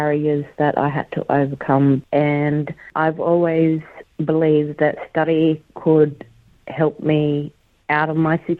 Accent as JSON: {"language": "English", "region": "New South Wales", "country": "Australia", "said": "I'm a 36-year-old Aboriginal woman. I come from the Kamilaroi Nation. I have a lot of family in Inverell and Moree and all over New South Wales."}